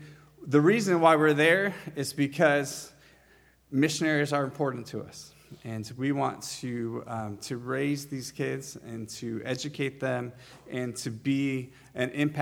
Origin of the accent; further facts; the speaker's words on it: Chicago, Illinois, United States; I decided to write one of my old friends, someone I grew up with back in the Chicago area.